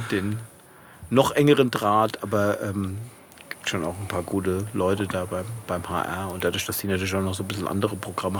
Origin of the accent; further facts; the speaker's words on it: Hanau, Hesse, Germany; weil ich ihn in Hanau, in meiner Heimatstadt, mal so ganz klassisch mit Bademantel an diesem gläsernen Flügel fotografiert habe.